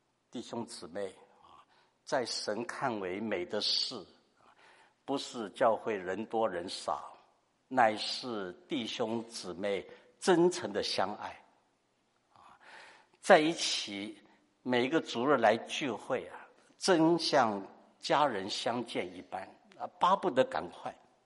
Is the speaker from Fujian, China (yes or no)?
yes; Fuzhou, Fujian, China; 因为他忘了我是福州人哈